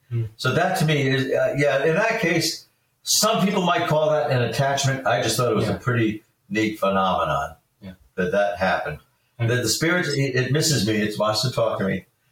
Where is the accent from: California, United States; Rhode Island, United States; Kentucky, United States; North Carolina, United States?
Rhode Island, United States; North Scituate; Rhode Island, the town in which I was raised. And I was driving back from this walk. I'm in my car. I'm turning from Rocky Hill Road onto Elmdale Road in North Scituate, Rhode Island.